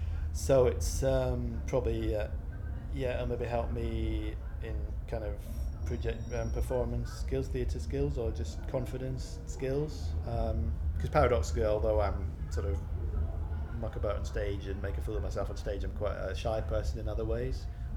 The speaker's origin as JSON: {"language": "English", "town": "Edinburgh", "region": "Scotland", "country": "United Kingdom", "tie": "born or raised there", "also_born_or_lived": "Salford", "lives_now": "London, United Kingdom", "said": "I'm from Scotland, from Edinburgh originally, although nobody believes me because I haven't got an accent. I went to school in Edinburgh. I went to university in the north of England in Salford, just next to Manchester. And I've been in London for about 15, 17 years."}